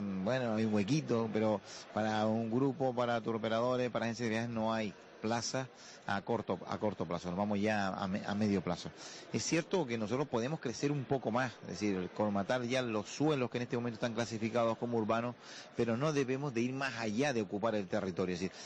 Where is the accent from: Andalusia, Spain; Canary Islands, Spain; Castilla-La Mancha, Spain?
Canary Islands, Spain; como Canarios